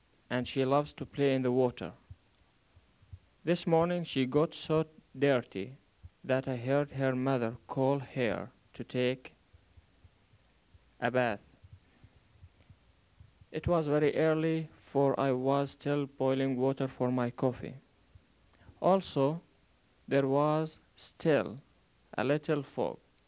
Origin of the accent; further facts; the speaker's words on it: Mafraq, Mafraq Governorate, Jordan; first language Arabic; English is a second language; now in Dallas, United States; I'm from Jordan and my town is Mafraq. My native language is Arabic. Before coming to Dallas, I was in Jordan studying and working at the same time as a mechanical engineer.